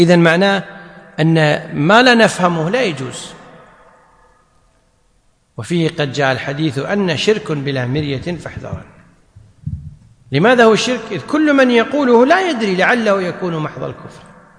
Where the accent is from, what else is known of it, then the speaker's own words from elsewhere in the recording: Kuwait; وهي اللي يسمونها عندنا بالكويت الناس بالحجاب